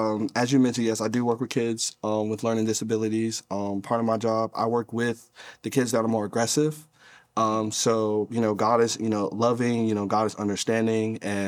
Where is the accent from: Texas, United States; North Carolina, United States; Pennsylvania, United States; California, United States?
North Carolina, United States; also born or lived in New Jersey; I'm from North Carolina, or actually born in Jersey, raised in North Carolina.